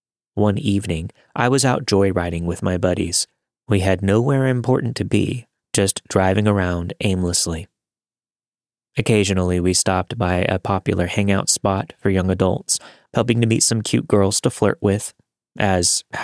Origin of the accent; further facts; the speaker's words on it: Japan; also born or lived in United States; little background, I grew up as a biracial military brat, and I spent the better part of 2 decades growing up in Japan. Having spent years growing up in Japan and the US